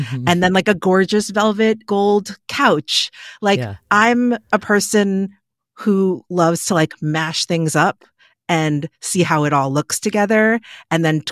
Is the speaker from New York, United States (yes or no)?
yes; New York, United States; born and raised in New York and able to enjoy what the city has to offer every single day.